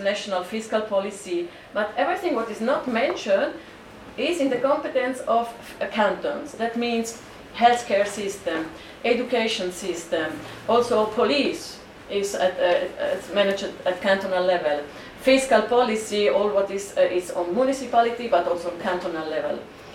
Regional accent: Ticino, Switzerland; I'm from Sotto Cenere. Sotto Cenere is the southern part of Ticino.

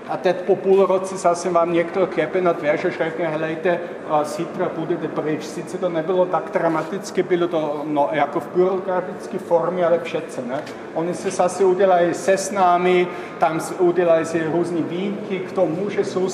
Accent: Lower Austria, Austria; U nás v Dolní Rakousku a v severní části Horního Rakouska byli Rusové nebo Sovětský svaz.

